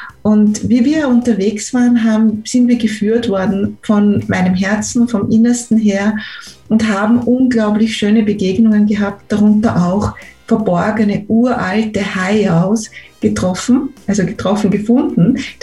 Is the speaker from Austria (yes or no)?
yes; Salzburg, Austria; in unserer Kultur in Österreich, da gab es ja auf den Bauernhöfen, und ich komme ja aus Salzburg ursprünglich, aus dem Land Salzburg